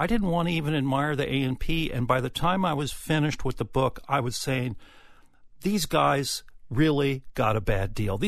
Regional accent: Iowa, United States; I grew up in Iowa, and I can remember all those thriving little downtown business areas in all those small Iowa towns

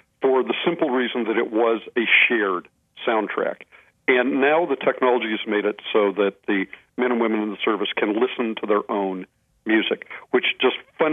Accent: Southwest, United States; I come from the Southwest. I was in a rock and roll band that had Chicano members in it at times.

